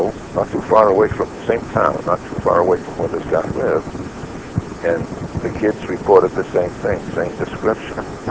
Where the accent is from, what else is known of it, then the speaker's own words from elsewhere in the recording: Wenham, Massachusetts, United States; right next to my hometown in Wenham, in Hamilton, Massachusetts